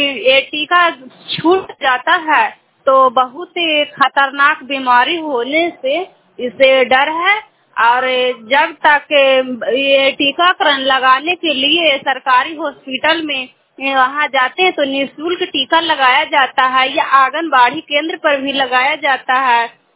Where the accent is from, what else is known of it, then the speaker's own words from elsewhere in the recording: Kachhiyawa, Bihar, India; मैं कछियावा पंचायत नगर नौसा ब्लॉक की निवासी हूँ